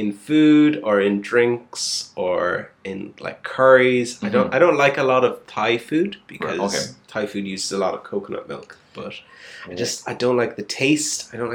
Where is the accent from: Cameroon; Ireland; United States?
Ireland; southwest; now in Manchester, United Kingdom; I'm from Ireland originally. I come from the southwest of Ireland. I've been living in Manchester for almost 3 years. It will be 3 years in November.